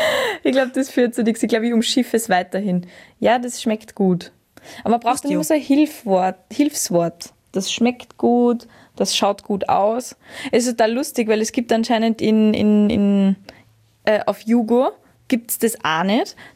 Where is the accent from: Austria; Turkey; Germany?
Austria; für mich ist Österreichisch schon was Identitätsstiftendes